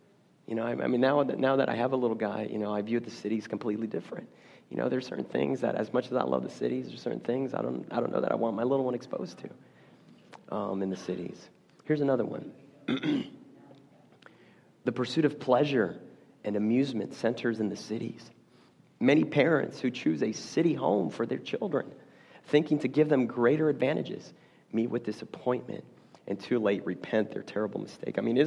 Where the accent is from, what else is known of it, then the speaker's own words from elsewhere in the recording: Houston, Texas, United States; You know, I grew up in Houston, Texas, and you know, Houston, yeah, I guess when you're living there, you don't really realize it